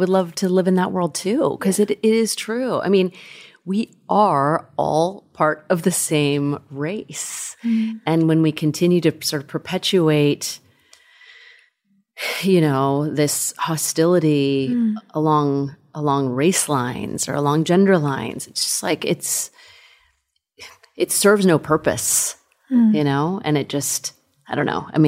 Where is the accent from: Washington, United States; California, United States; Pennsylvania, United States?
California, United States; born or raised there